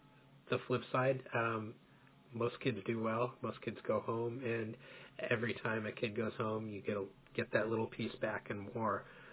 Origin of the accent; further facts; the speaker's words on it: Palo Alto, California, United States; I grew up in Palo Alto, so, you know, coming here to live has been great.